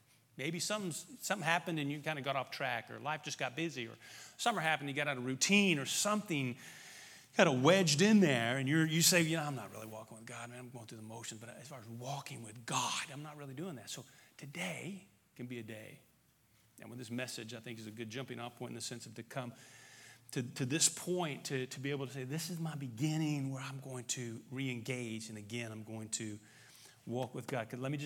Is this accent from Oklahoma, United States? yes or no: no; Indiana, United States; My parents, I grew up in Indiana, and so my parents are still up there.